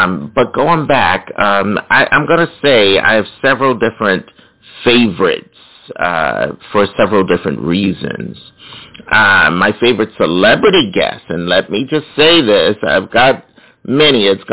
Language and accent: English; East Orange, New Jersey, United States; also born or lived in Philadelphia, United States; I was born in Philadelphia, of course, but went to school in northern New Jersey in a little area called East Orange, New Jersey, which is outside of Newark.